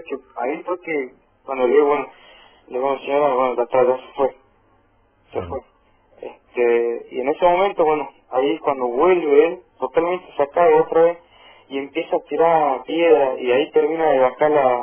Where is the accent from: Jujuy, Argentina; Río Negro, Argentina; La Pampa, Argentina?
Jujuy, Argentina; moved away; Desde Jujuy.